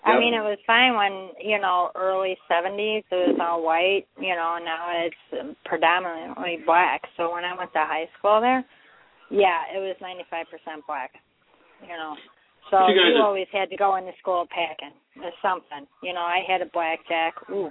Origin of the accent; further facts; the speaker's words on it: Harvey, Illinois, United States; I grew up in Harvey.